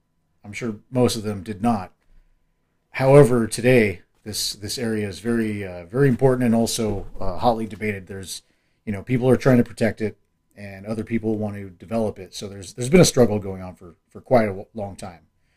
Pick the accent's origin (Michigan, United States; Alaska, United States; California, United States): California, United States; Long Beach; any haunted locations around my hometown of Long Beach.